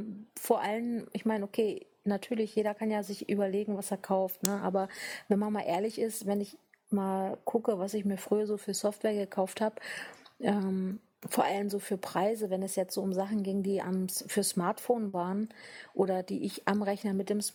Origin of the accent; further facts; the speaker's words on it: Switzerland; Das darf man als Schweizer ja ruhig mal sagen.